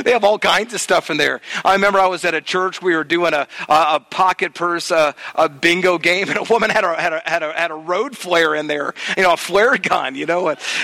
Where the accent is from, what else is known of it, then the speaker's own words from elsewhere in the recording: North Carolina, United States; I was preaching in the church here in town. I'm from North Carolina. That's why I was in town, but that's why I'm out of network.